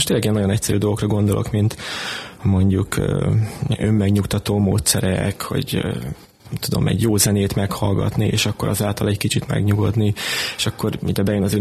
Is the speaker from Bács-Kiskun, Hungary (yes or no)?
yes; Kiskunhalas, Bács-Kiskun, Hungary; Tehát akkor a kezdetektől Kiskunhalason születtem, és jártam általános és középiskolába.